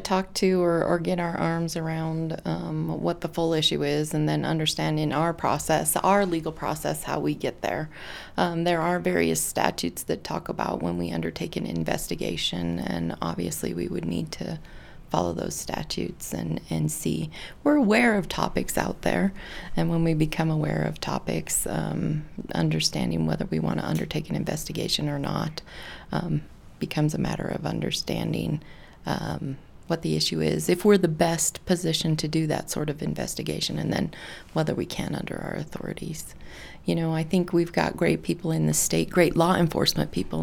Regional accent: Wyoming, United States; growing up in Wyoming, well aware of our history with women's rights and being the first state to recognize women's right to vote

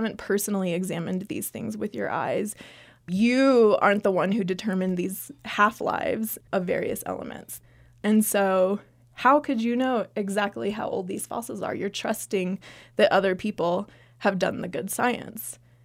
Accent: Texas, United States; I mean, I'm from Texas, and so I've met some creationists

